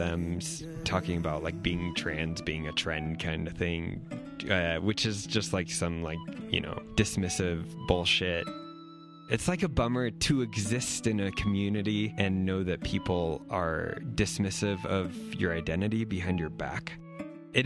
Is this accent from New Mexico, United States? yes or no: no; California, United States; So I grew up LDS. I grew up in Southern California in a Mormon family.